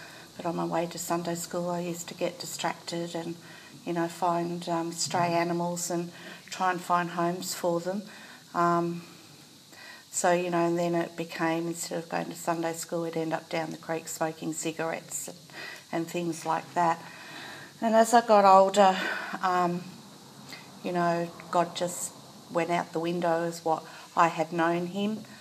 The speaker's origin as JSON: {"language": "English", "town": "Albury", "region": "New South Wales", "country": "Australia", "said": "I'm from Albury, so not very far away from Canberra."}